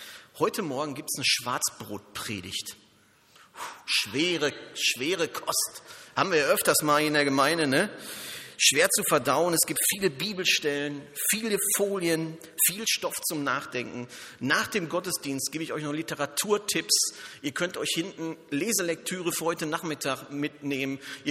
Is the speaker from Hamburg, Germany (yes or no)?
no; North Rhine-Westphalia, Germany; Und ich komme ja ursprünglich aus Westfalen, also hinterm Tunnel hier vorne, ne? Und in Westfalen, da gibt es nochmal dunkleres Brot, und zwar Schwarzbrot nennt man das.